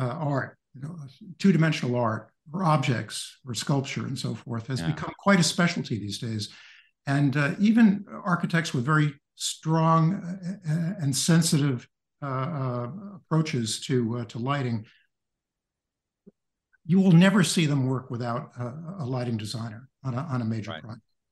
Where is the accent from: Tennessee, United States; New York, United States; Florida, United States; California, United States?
New York, United States; New York City; I grew up in New York City, not far from the Metropolitan Museum of Art